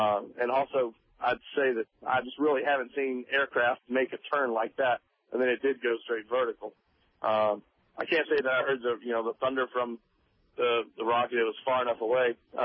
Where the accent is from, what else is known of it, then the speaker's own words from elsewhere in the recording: Florida, United States; now in California, United States; I grew up in the Space Coast. My dad was working as a space center.